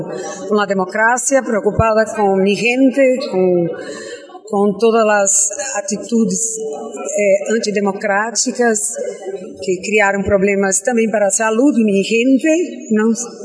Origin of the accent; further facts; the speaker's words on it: Northeast Region, Brazil; sou uma mulher de fé, sou nordestina.